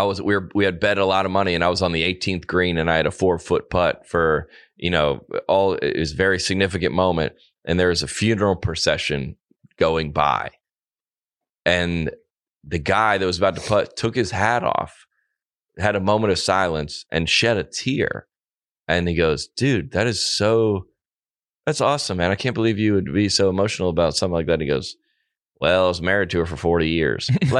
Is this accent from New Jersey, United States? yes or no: no; Alabama, United States; Like, I'm from Alabama.